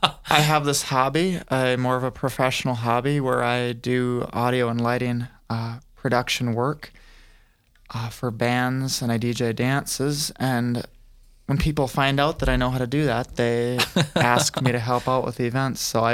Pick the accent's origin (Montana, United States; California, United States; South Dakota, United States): South Dakota, United States; Aberdeen; Well, I grew up in Aberdeen. That's where I've lived for most of my life.